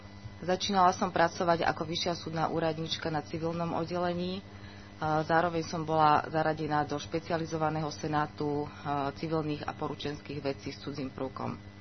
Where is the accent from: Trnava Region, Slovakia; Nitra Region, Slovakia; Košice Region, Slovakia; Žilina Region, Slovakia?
Nitra Region, Slovakia; Štúrovo; now in Bratislava, Slovakia; pochádzam zo Štúrova, 17 rokov, ale už bývam v Bratislave v Ružinove.